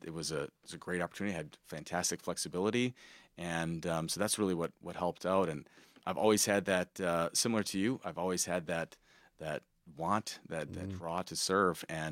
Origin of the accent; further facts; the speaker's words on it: Oshkosh, Wisconsin, United States; Yeah, so I grew up in Oshkosh, Wisconsin, and I had a great childhood, loved Wisconsin all the way.